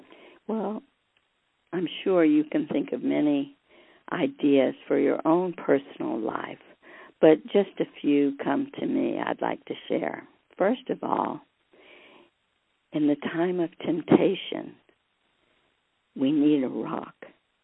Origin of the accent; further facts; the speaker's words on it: Mexico; I remember growing up near Mexico City, there was a whole area that had been a lava area